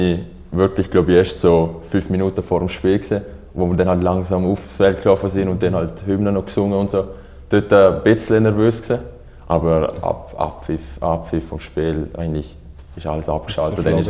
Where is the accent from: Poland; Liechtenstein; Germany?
Liechtenstein; ich bin da auf die Welt gekommen, ich bin da aufgewachsen und ja, ich habe mich eigentlich immer schon so wie ein Liechtensteiner gefühlt, weil das ist meine Heimat da.